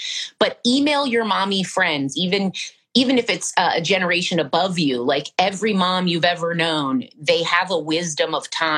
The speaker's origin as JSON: {"language": "English", "region": "Iowa", "country": "United States", "said": "I'm from Iowa and all my friends had their babies at 24 and 25."}